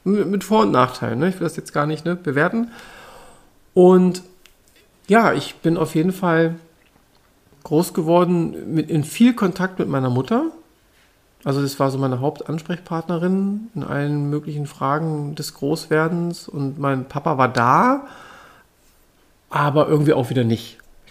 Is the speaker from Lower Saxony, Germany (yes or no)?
yes; Wolfsburg, Lower Saxony, Germany; Ich bin aufgewachsen im Großraum Wolfsburg. Das heißt, ich kam an diesem ganzen Thema Auto nicht vorbei. Ich bin aufgewachsen als Einzelkind.